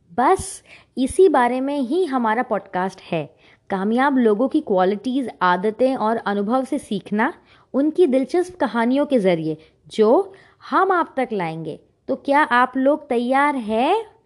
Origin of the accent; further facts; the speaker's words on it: India; मैं इंडिया से हूँ और ये पाकिस्तान से।